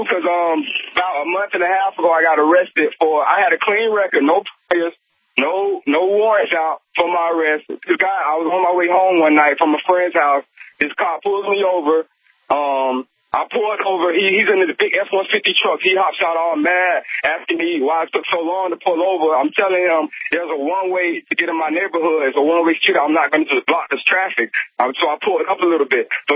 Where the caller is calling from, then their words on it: Miami, Florida, United States; I'm calling from Region 4, Miami, Florida. I'm in the slums in the ghetto down here. You know, I grew up in a drug-infested area.